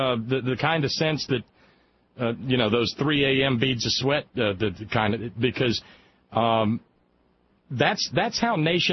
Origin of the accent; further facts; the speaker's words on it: Appalachia, United States; As an Appalachian person, some of it you say coming to a city near you. Hell, that's been in the city near me for as long as I've been here.